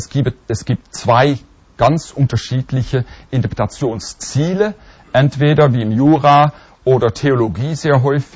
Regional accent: Netherlands; German is a second language; Und das Vergleichen hat mir als Holländer, vergleicht man das alles

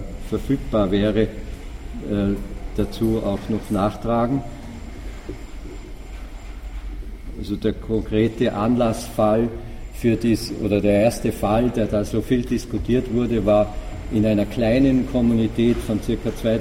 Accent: Austria; denn als Österreicher oder vielleicht als Mitteleuropäer denkt man sich

